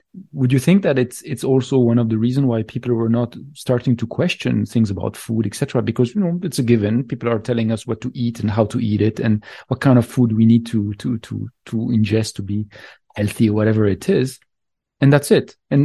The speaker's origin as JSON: {"language": "English", "country": "France", "tie": "born or raised there", "said": "So back in the 80s, I was growing up in France"}